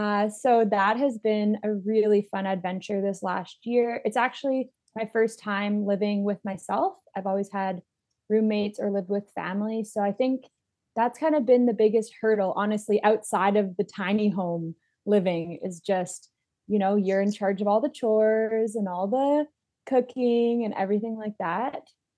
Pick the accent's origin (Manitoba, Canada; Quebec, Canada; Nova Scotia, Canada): Manitoba, Canada; Winnipeg; now in Selkirk, Canada; and I grew up in Winnipeg.